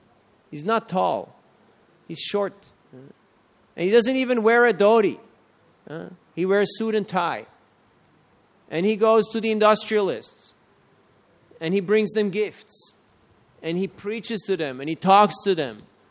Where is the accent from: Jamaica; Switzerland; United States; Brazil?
Switzerland; I come from Switzerland, from the mountains